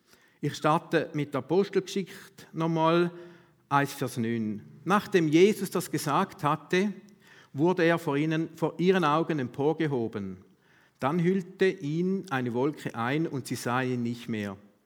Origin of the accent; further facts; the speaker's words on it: Löningen, Lower Saxony, Germany; ich komme aus Löningen, darum kann ich es mir dort gut vorstellen